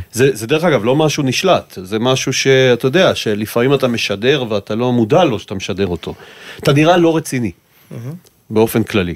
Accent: Rehovot, Central District, Israel; אז הסיפור שלי הוא סיפור שאני בעצם גדלתי ברחובות

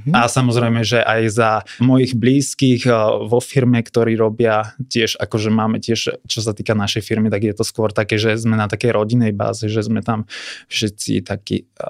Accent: Žilina Region, Slovakia; now in Bratislava, Slovakia; A ja keď som prišiel z Kysúc, kvázi z rurálneho prostredia, tak som prišiel do Bratislavy do trocha iného sveta.

